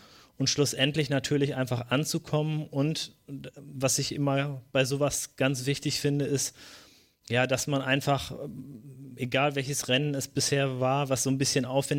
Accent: North Rhine-Westphalia, Germany; ich komme aus der Region von Mr. Wade und Reini und Björn, aus der Region vom Teutoburger Wald.

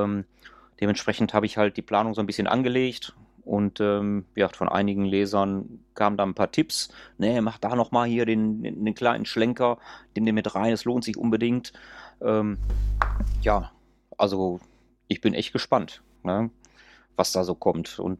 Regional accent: Germany; Also mein Heimatland besser kennenzulernen, weil klar, hier in der Region bei mir, im Ruhrpott, da fahre ich viel, da kenne ich viel.

